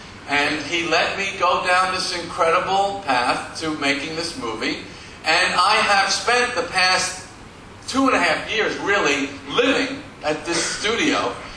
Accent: New York, United States; Now, for a Jewish boy growing up on Long Island, to have dinner with Steven Spielberg, this is like being bar mitzvah twice.

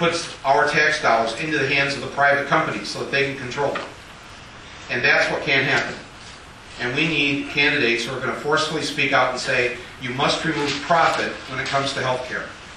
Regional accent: United States; I'm an American saying something's wrong with our system, something is right in Canada.

